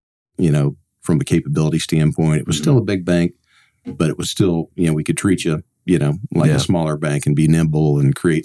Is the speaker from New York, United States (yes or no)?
no; Dallas, Texas, United States; I grew up here in Dallas and went to high school at St. Mark's and loved football.